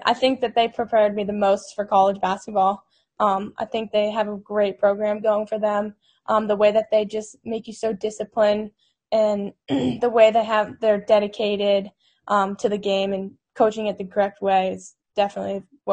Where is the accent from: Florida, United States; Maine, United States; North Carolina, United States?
Maine, United States; Cumberland; Yeah, I was born and raised in Cumberland, Maine. I lived in the same house my entire life.